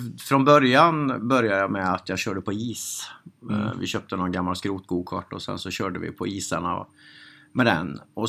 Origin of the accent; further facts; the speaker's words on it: Munkfors, Värmland, Sweden; also born or lived in Älvsbacka / Karlstad; Så att jag har väl tre ställen som jag har, som jag tycker är mina ställen då, där jag kommer ifrån, och det är Munkfors, Älvsbacka och Karlstad.